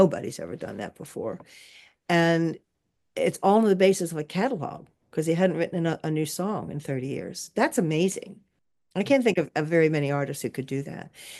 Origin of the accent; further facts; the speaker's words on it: New York, United States; born there; I was actually born in New York after the war.